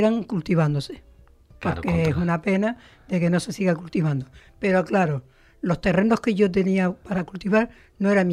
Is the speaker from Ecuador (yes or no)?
no; Canary Islands, Spain; porque somos canarios y tenemos que mirar por ella, sobre todo por la prosperidad, por el futuro y por el cariño que se le tiene que tener a nuestras islas